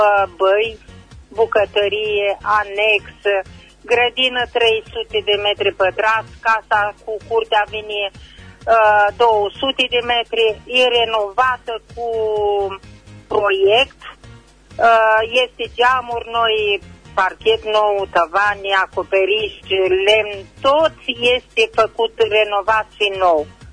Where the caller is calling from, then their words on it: Caransebeș, Caraș-Severin, Romania; din Caransebeș, revin iară cu anunțul.